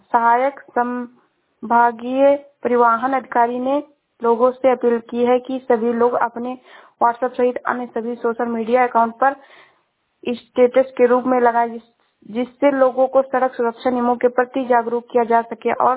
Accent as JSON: {"language": "Hindi", "town": "Shravasti", "region": "Uttar Pradesh", "country": "India", "said": "मैं जिला श्रावस्ती से हूँ।"}